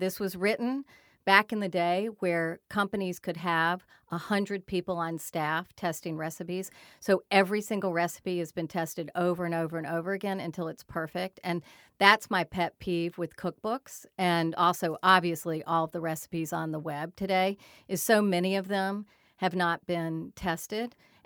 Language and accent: English; North Carolina, United States; You know, I grew up in North Carolina with space.